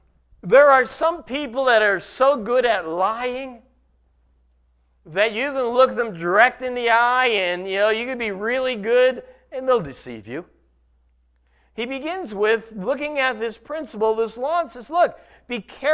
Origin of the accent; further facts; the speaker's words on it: Dunmore, Pennsylvania, United States; When I was a kid growing up in Dunmore